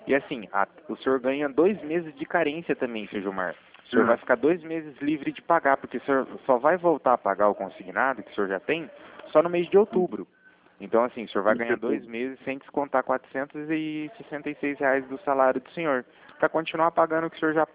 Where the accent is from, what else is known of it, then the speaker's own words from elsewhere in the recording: Cornélio Procópio, Paraná, Brazil; eu sou do Cornélio Procópio, no Paraná